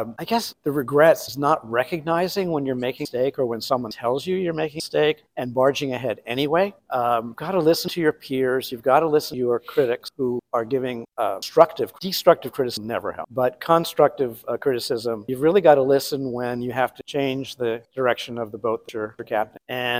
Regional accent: New York City, New York, United States; Well, I grew up in New York City, so what can I say?

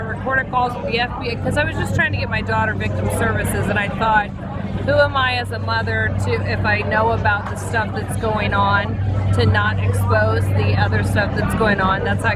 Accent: Indiana, United States; Yeah, so I'm from Indiana. I'm born and raised.

